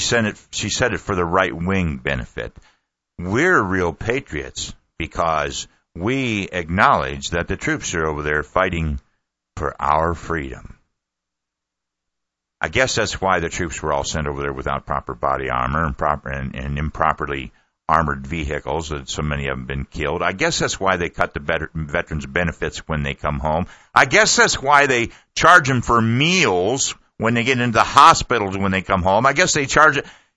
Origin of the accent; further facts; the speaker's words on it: Ohio, United States; I know maybe I'm partial, but I was from Ohio, and it was Ohio's main newspaper